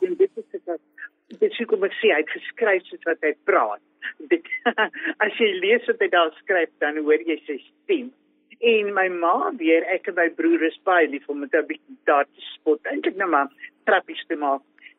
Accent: Despatch, Eastern Cape, South Africa; ek het in Dispatch groot geword, Oos-Kaapse dorpie

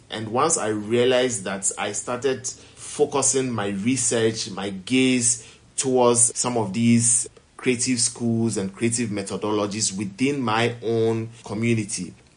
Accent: Volta, Ghana; It was a cultural shift for me, despite the fact that I was Ghanaian. I come from Volta region

